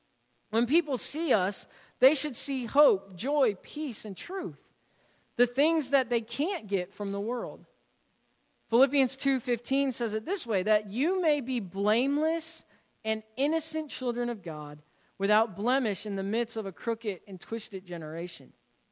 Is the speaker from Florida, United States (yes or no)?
yes; Florida, United States; Now, I've mentioned before I'm from Florida, so I don't have too much of an understanding of what hills look like.